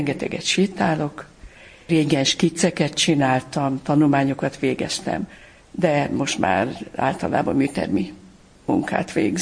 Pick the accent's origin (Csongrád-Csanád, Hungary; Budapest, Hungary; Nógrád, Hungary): Csongrád-Csanád, Hungary; Makó; born there; ugyanis én makói születésű vagyok.